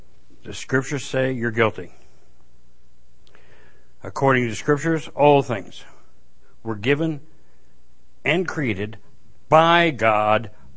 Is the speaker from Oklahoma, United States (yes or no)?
yes; Oklahoma, United States; I says, I'm from Oklahoma.